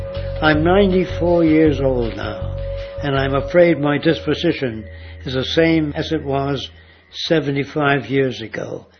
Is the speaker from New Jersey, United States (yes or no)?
no; New York City, New York, United States; As a young man growing up in New York City, I refused to pledge allegiance to the flag.